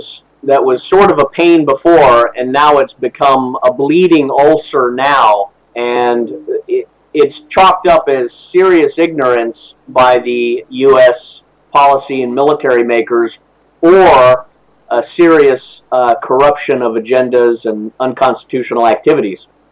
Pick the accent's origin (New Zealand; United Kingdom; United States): United Kingdom; Scotland; born there; I was born in Scotland. I have family in Britain